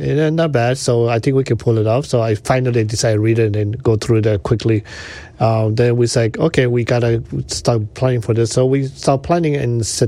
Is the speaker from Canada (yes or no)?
no; Panama; English is a second language; moved away as an adult; also born or lived in Cleveland; I was born in Cleveland, but decided, well, my father is because a diplomat. We live in Central America and Panama.